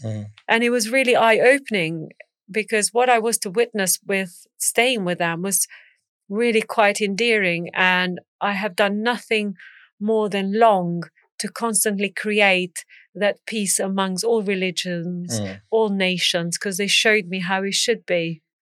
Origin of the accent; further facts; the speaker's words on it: Serbia; I said, I'm not from here. I'm from Serbia. And I've come here because we are being terrorized in such and such village.